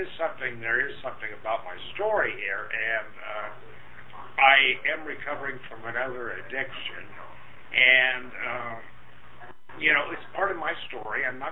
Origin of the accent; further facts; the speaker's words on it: Twin Falls, Idaho, United States; also born or lived in Pocatello, Idaho; I was born in Pocatello, Idaho, and raised in a little place called Twin Falls, Idaho.